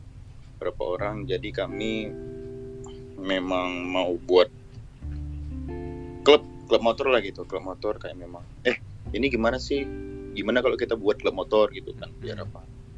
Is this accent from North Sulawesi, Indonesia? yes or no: no; Medan, North Sumatra, Indonesia; dan gua tuh berasal dari Sumatera Utara, itu Kota Medan.